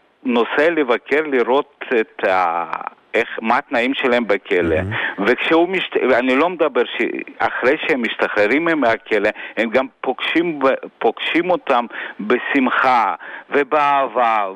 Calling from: Rishon LeZion, Central District, Israel; מראשון לציון, אנחנו לא מכירים.

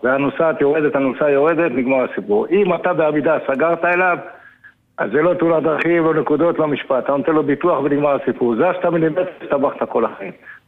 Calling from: Ashdod, Southern District, Israel; also born or lived in Netanya; אני מאשדוד, בעבר גרתי בנתניה.

